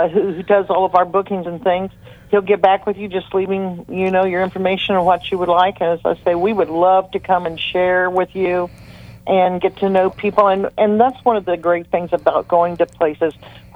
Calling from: St. Louis, Missouri, United States; St. Louis, Missouri.

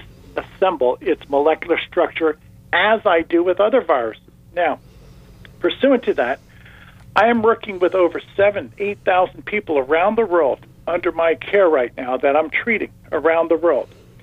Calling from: Bradenton, Florida, United States; I'm calling in from Bradenton, Florida.

